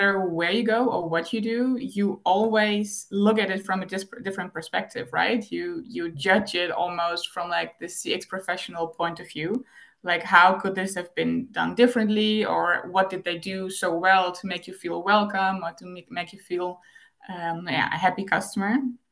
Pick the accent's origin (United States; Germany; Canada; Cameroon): Germany; now in Netherlands; I'm native German. I grew up in Germany, and I moved to the Netherlands 15 years ago.